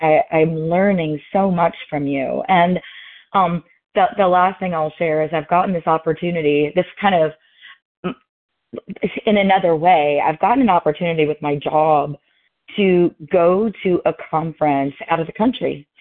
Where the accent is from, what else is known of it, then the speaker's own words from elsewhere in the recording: Louisville, Kentucky, United States; I'm from Louisville, Kentucky, and I'm really, really grateful to be here.